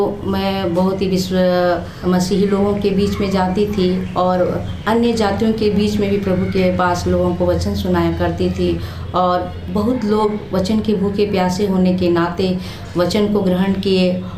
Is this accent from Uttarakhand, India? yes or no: no; Jharkhand, India; और मैं झारखंड की रहने वाली हूँ।